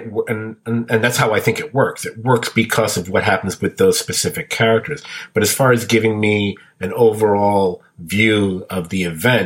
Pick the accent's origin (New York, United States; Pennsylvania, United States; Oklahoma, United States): New York, United States; Brooklyn; When I was a kid, on the next block from where I lived, and I grew up in Brooklyn, of course, there was this place that we called Dead Man's Alley.